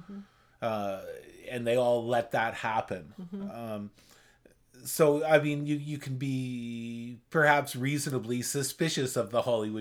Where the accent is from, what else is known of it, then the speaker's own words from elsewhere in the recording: Canada; It's a little bit hard as a Canadian to watch this film because the role of the Canadians was downplayed in it